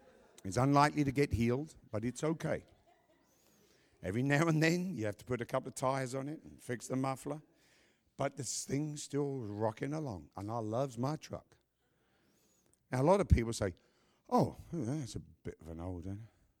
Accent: England, United Kingdom; Her stories of coaches are great because we're English. We didn't have coaches.

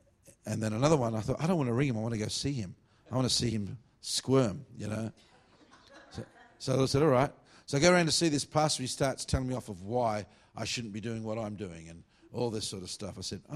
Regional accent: Perth, Western Australia, Australia; I'm from Perth originally because I was living in Adelaide or Sydney at the time.

